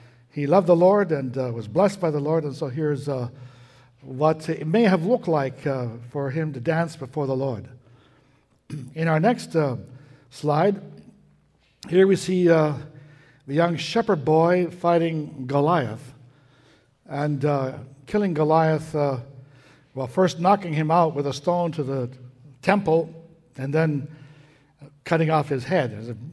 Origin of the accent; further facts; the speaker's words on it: Vancouver, British Columbia, Canada; I grew up in Vancouver.